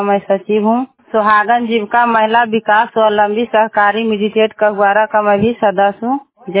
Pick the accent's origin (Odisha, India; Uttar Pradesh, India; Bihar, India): Bihar, India; Sandohra; घर संदोहरा है, परमा पंचायत का निवासी हूँ।